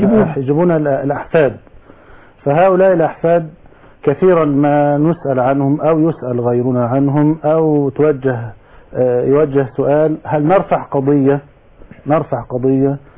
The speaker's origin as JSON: {"language": "Arabic", "country": "Egypt", "said": "والقانون عندنا في مصر أرى أنه يخالف في مسألة مشهورة أو أكثر"}